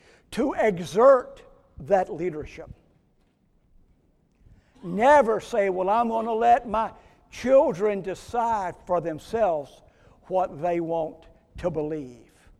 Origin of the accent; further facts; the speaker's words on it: South Carolina, United States; now in Texas, United States; I'm proud to be in Texas now, although I was originally born and raised in South Carolina, just a couple of miles from where William B. Travis was from.